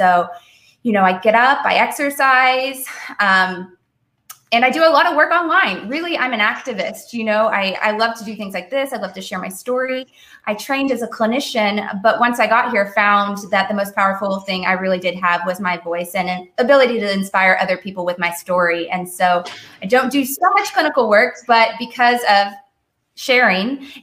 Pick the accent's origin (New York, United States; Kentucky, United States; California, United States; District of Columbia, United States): Kentucky, United States; My background, I grew up in Kentucky, Southern Kentucky.